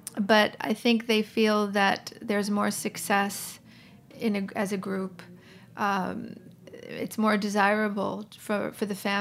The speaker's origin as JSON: {"language": "English", "town": "New York City", "region": "New York", "country": "United States", "said": "I often say I'm from New York City. Mm-hmm. I'm from New York City, but I've lived in many places."}